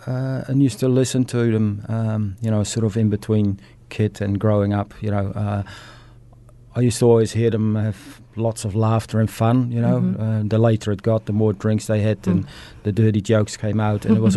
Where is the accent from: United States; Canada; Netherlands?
Netherlands; Schiedam, South Holland; born there; English is a second language; Yes, I was born in the Netherlands, in small town Schiedam next to Rotterdam.